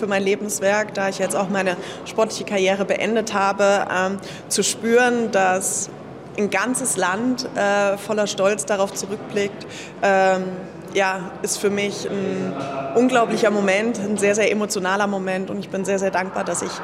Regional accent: Thuringia, Germany; Ja, für mich ist das natürlich sehr, sehr emotional, aus meiner Heimatregion, aus Thüringen, so empfangen zu werden.

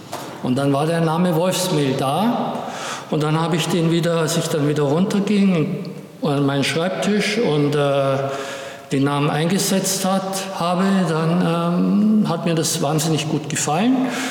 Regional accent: Bavaria, Germany; meine Heimat ist eben auch, das zweite Standbein ist eben auch Bayern, die Oberpfalz, wo ich aus einem kleinen Dorf stamme.

